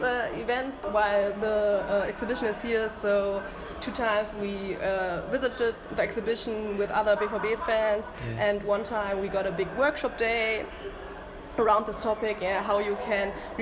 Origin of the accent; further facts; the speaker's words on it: Dortmund, North Rhine-Westphalia, Germany; and I grew up in Dortmund